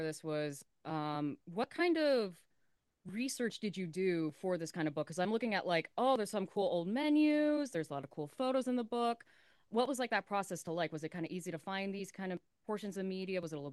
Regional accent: United States; because the first thing that I think of in like this kind of movement as an American

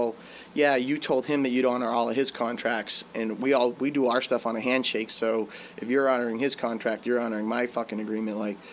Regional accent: Abington, Massachusetts, United States; we're from Abington, but he married a girl from Braintree.

